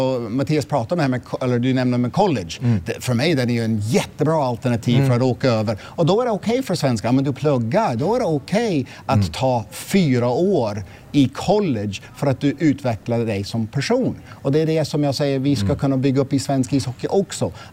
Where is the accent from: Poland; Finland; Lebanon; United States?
United States; Ann Arbor, Michigan; now in Sweden; har ju varit i min hemstad, Ann Arbor, Michigan